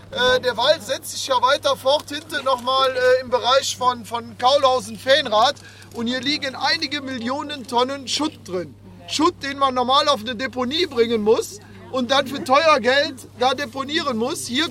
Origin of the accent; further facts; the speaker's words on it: Kuckum, North Rhine-Westphalia, Germany; born there; Ich bin hier geboren, mein Opa ist hier geboren, väterlicherseits komme ich dann eher aus Hochneukirch, aber meine Familie ist hier in Kuckum viele Jahre, Jahrzehnte verwurzelt.